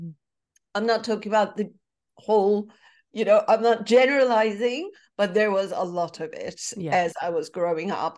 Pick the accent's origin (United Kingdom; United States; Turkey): Turkey; Istanbul; So I was born and raised in Istanbul